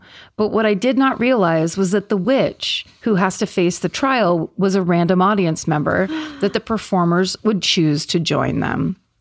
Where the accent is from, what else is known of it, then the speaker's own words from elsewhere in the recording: New England, United States; I grew up in New England, and every few years we would take a day trip to Salem